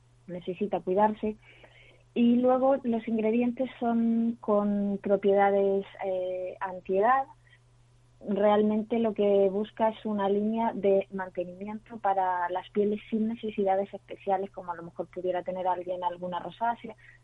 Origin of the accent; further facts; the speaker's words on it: Chile; now in Spain; yo realmente llevo 14 años aquí en España, pero yo soy chilena.